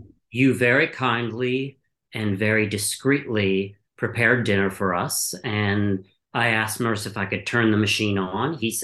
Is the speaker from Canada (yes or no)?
no; Midwest, United States; 'Cause I'm an academically trained scholar, I'm from the Midwest, you know, so many things about me are traditionally formed.